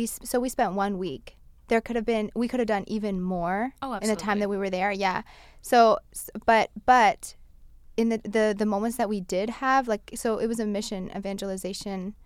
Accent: Emmitsburg, Maryland, United States; I am from Emmitsburg.

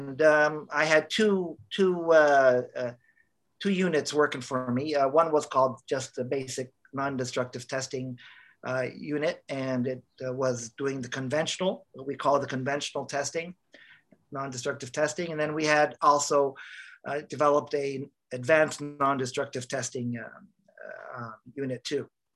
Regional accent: Dhahran, Eastern Province, Saudi Arabia; I grew up in Dahran, Saudi Arabia

